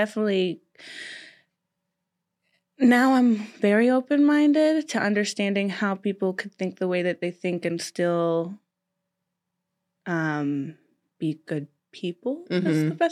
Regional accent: Tennessee, United States; I was raised, my parents are still together. I was raised in Tennessee in a very Southern household.

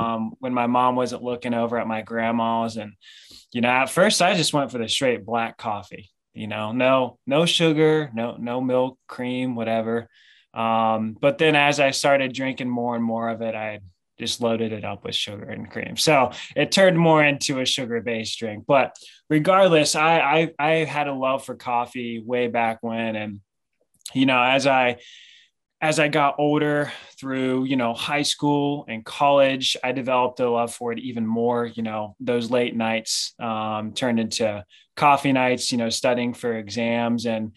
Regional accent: Oxford, Ohio, United States; quite know where Oxford is, it's about 45 minutes north of Cincinnati. I usually just tell everyone I'm from Cincinnati.

